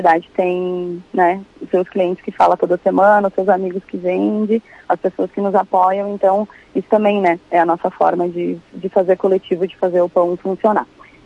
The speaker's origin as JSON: {"language": "Portuguese", "town": "Caxias do Sul", "region": "Rio Grande do Sul", "country": "Brazil", "said": "Por exemplo, eu sou de Caxias, tem o pessoal que é da Serra."}